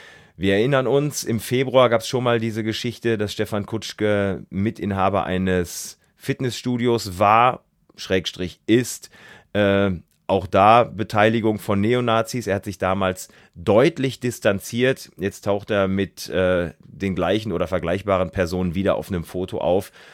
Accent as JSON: {"language": "German", "region": "North Rhine-Westphalia", "country": "Germany", "said": "Ich komme ja aus der Gegend von Münster"}